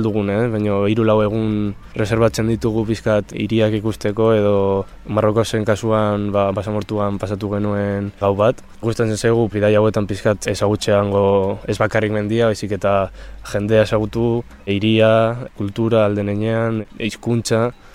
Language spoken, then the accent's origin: Basque; Vitoria-Gasteiz, Basque Country, Spain; born there; 20 urte ditut, Gasteizen jaio naiz